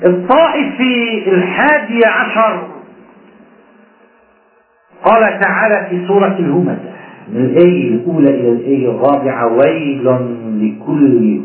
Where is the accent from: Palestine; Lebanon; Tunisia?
Lebanon; نحن لبنانيين بحالنا بنقول نحن لبنانيين